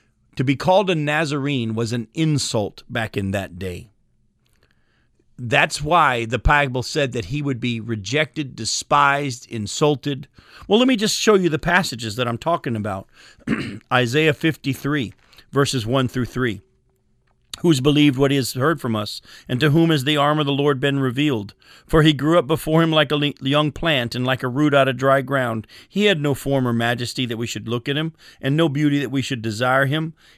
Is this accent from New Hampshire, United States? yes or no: yes; Milton, New Hampshire, United States; when I grew up in in New Hampshire, we lived in a little town called Milton, and our rival was Farmington.